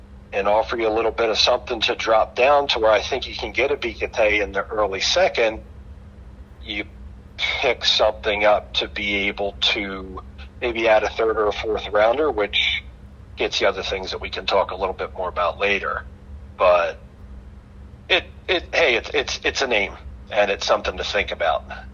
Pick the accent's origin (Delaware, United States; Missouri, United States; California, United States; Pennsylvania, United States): Pennsylvania, United States; Philadelphia; You're from Philly, I'm from Philly. We know what single digit means.